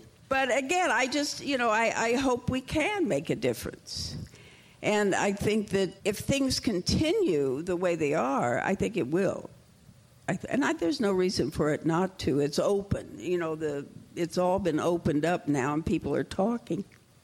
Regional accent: Midwest, United States; I'm from the Midwest, so if I get something from the Midwest, I feel I really know who this person is

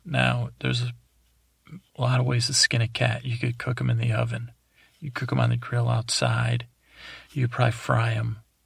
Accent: East Coast, United States; And actually, I grew up on the East Coast.

